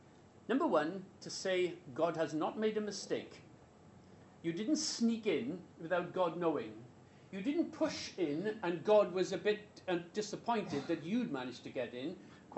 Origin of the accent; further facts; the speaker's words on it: Wales, United Kingdom; I told you I come from Wales